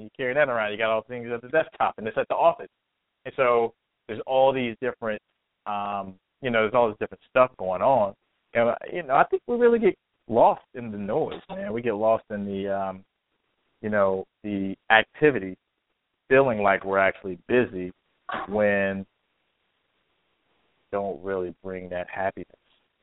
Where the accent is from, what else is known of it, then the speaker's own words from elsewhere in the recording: United States; I'm typical American.